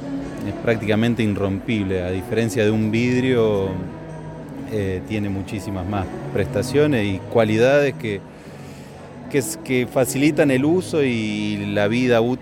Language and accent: Spanish; San Jerónimo Norte, Santa Fe, Argentina; yo soy de San Jerónimo Norte y me dedico a hacer más que nada mesas y bancos